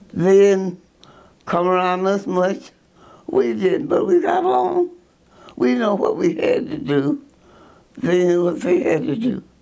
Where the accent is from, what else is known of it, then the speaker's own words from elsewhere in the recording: Muskogee, Oklahoma, United States; I came up, I was raised really in Muskogee, Oklahoma. And we didn't mix period.